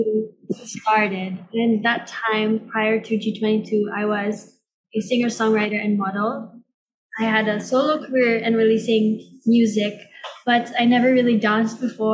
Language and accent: English; Australia; Yes, that's right. I'm from Down Under.